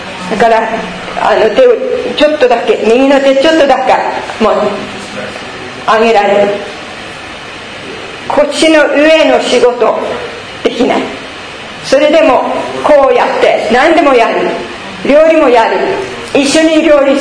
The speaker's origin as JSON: {"language": "Japanese", "town": "Bergen", "region": "Vestland", "country": "Norway", "tie": "born or raised there", "second_language": "Japanese", "said": "そしてベルゲン、ふるさとのベルゲンに行きました。ちょっと今見せますね。ここオスロね、これはノルウェー、"}